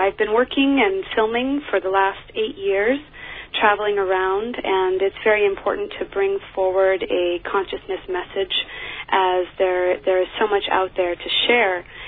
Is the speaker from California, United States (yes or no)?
yes; San Diego, California, United States; I'm from San Diego, born and raised originally. Lived there for the first 18 years of my life.